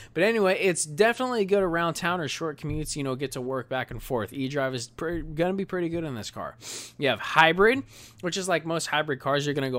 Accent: Italy; accent: Italian; Forgive my Italian accent.

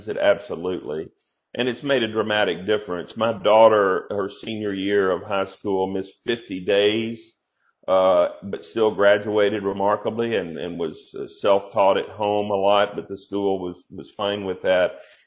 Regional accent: the South, United States; I'll use the word willy-nilly since I'm from the South, and it worked.

